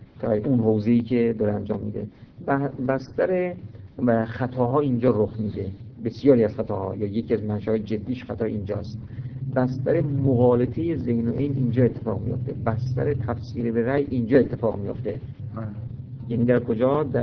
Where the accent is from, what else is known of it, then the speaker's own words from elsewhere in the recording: Iran; ما ایرانی هستیم اینجوری دیگه میبینیم